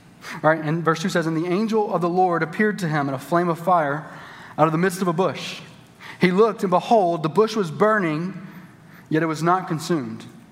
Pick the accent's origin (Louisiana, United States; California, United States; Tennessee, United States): Louisiana, United States; growing up in South Louisiana, like, we didn't have sunrises like this. Like growing up in South Louisiana, we had heat and humidity.